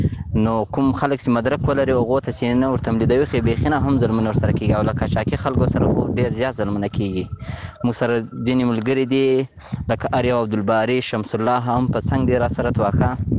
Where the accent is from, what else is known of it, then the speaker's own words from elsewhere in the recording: Ghazni, Afghanistan; now in Iran; زه د غزنی ولایت اندړو دی ولسوالي د منانو بابا د سیمې … په ایران کې اوسېږو.